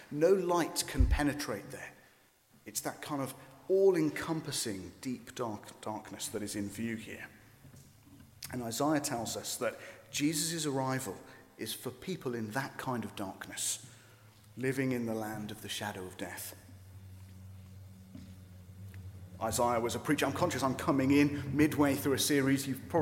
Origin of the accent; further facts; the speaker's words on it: Wales, United Kingdom; as a Welshman